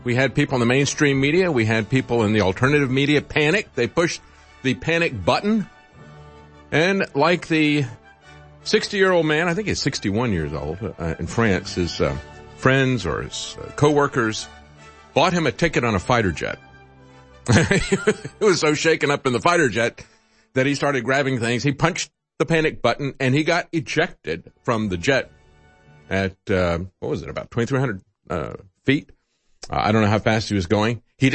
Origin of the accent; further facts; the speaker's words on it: Florida, United States; I grew up in Florida. I don't like people telling me that I have to leave my home when there's a hurricane coming.